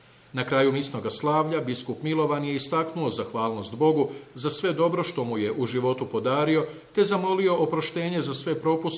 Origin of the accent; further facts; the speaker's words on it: Croatia; Kao djelatnik Svete Stolice, a k tome i kao Hrvat, moram priznati